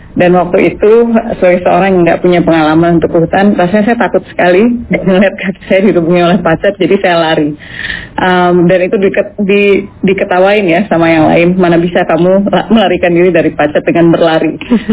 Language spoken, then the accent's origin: Indonesian; Aceh, Indonesia; saya adalah orang Aceh, saya lahir dan besar di Aceh, saya pernah bersekolah jauh